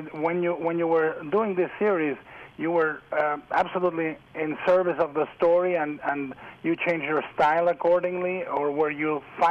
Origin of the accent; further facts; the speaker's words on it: Guadalajara, Jalisco, Mexico; born there; English is a second language; Well, I was born in Guadalajara, Mexico, central Mexico